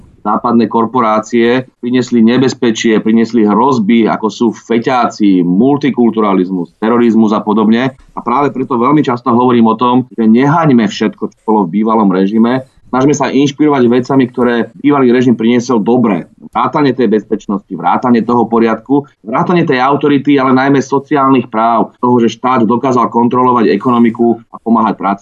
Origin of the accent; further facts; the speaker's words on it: Bratislava, Bratislava Region, Slovakia; vyrastal som v Petržalke, ktorá, ako máte pravdu, je dneska jedna z tých menej bezpečných štvrtí